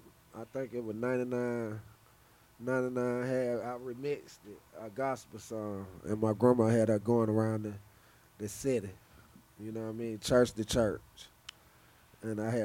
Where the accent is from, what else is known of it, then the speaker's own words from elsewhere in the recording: Atlanta, Georgia, United States; born there; No, I was born in Summerhill, you know, Atlanta Avenue.